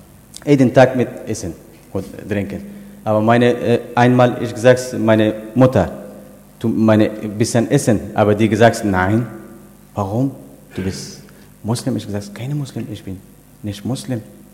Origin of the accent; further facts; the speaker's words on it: Afghanistan; German is a second language; Ich komme aus Afghanistan.